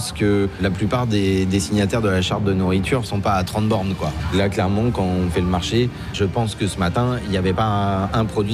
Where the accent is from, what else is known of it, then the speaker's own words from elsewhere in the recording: Pays de la Loire, France; Non, je suis pas rennais, non. Je suis du Nord-Sarthe à la base. Après, je suis en Bretagne depuis 2001. Et j'ai passé la moitié de ma vie en Bretagne quand même.